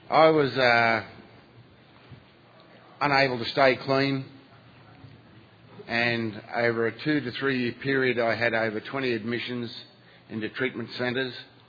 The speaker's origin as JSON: {"language": "English", "town": "Sydney", "region": "New South Wales", "country": "Australia", "said": "I'm an addict. And I'm from Sydney, Australia, and very glad to be here. There's at least half a dozen people in the house that will understand my accent, thank God."}